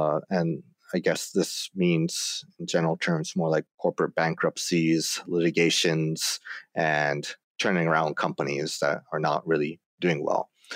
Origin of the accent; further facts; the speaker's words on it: Tokyo, Japan; also born or lived in Fukushima, Japan / Connecticut, United States / San Francisco, United States; I was born in Fukushima, Japan. My dad's American, my mom's Japanese. However, mainly grew up in Tokyo, but going back and forth between Connecticut, San Francisco, Bay Area, and Japan.